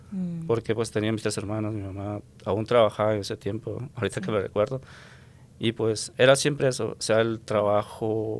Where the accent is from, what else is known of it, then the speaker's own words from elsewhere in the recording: Lima, Peru; Soy de un país sudamericano, Perú.